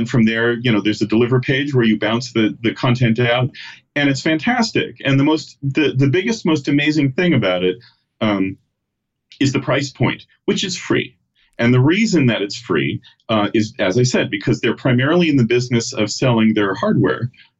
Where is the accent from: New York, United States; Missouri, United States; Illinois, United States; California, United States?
California, United States; So I grew up in the Bay Area.